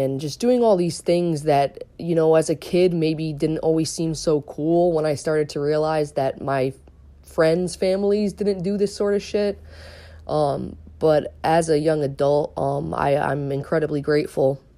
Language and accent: English; Connecticut, United States; born there; also born or lived in Sicily / Sardinia; Though I was born here, I was born in Connecticut at home. I spent the first few years of my life in Sicily and Sardinia with my mom, who returned to help take care of a sick family member.